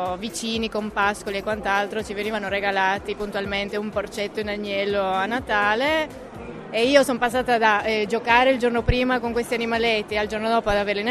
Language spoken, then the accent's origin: Italian; Sardinia, Italy; Anch'io da piccola, quasi stessa storia, io addirittura vengo dalla Sardegna, per cui lì si mangia...